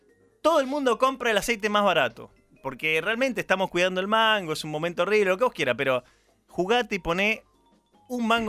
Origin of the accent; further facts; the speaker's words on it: Mendoza, Argentina; A mi tierra.